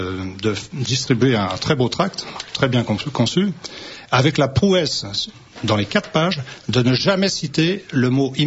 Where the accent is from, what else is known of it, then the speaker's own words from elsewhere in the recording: Saint-Denis, Île-de-France, France; born there; Je suis né à Saint-Denis, à la limite d'Aubervilliers, en janvier 40.